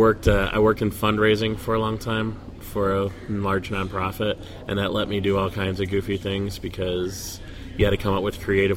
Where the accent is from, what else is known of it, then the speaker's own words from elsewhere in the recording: St. Louis, Missouri, United States; But no, I was raised in South St. Louis, and my folks were poor, and you know they both worked for the state, which means they got paid once a month.